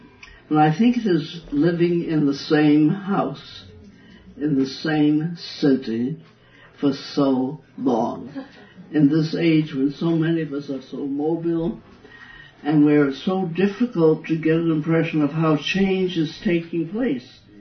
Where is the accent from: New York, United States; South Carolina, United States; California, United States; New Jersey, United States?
New York, United States; now in Detroit, United States; I'm a New Yorker. I don't feel like one at this moment, but I grew up in New York, in Jackson Heights.